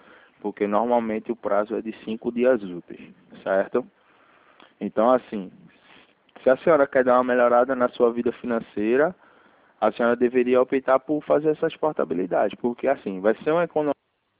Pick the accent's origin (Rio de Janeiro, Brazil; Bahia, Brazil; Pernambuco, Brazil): Pernambuco, Brazil; Recife; Eu sou de Recife.